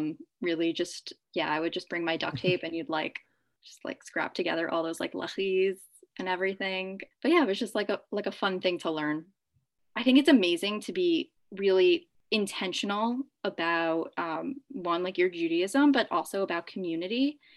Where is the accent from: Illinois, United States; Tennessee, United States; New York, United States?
New York, United States; Lawrence; I'm originally from Lawrence, New York, and I went to the University of Pennsylvania for college.